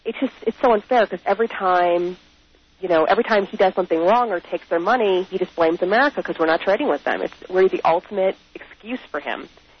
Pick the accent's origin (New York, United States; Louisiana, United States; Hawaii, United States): Louisiana, United States; New Orleans; I mean, granted, I'm from New Orleans, so I still have a funny accent, but to sound like an American